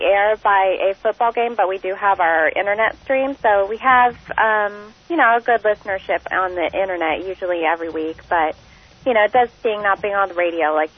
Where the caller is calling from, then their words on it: Prunedale, California, United States; I'm calling in right now from Prunedale, which is technically Salinas, California.